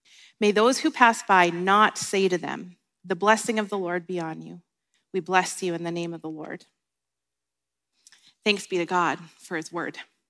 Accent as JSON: {"language": "English", "country": "United States", "moved": "yes", "lives_now": "Canada", "said": "I've actually lived here in Canada now for close to 10 years, and I'm officially a Canadian citizen, and I love it here. I love being Canadian. But I am also still very much American"}